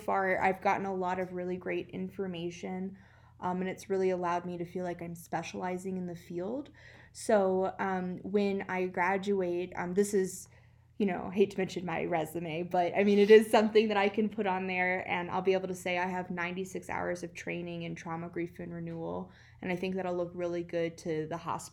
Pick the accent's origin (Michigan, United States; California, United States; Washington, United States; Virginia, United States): Virginia, United States; growing up, you know, in, you know, I'm from Virginia, so, I mean, we never really discussed it